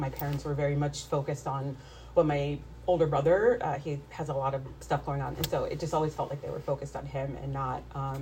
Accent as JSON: {"language": "English", "town": "Boston", "region": "Massachusetts", "country": "United States", "tie": "born or raised there", "said": "To start off, I grew up here in Boston."}